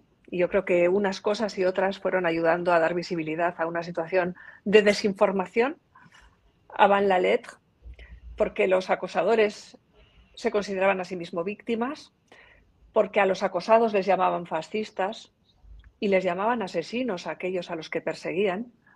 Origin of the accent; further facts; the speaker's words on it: Hernani, Basque Country, Spain; born there; Porque en el pueblo donde yo nací, el pueblo de Hernani, simplemente por ser socialista.